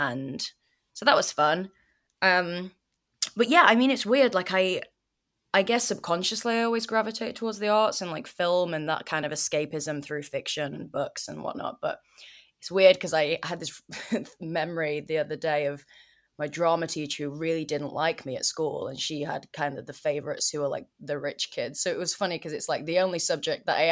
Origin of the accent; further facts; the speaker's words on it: Chester, North West England, United Kingdom; Yeah, I grew up in this really small town, actually in England, called Chester